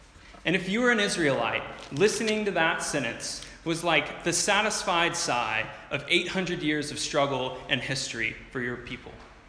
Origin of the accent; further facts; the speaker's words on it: South Carolina, United States; I'm from South Carolina, where the university is.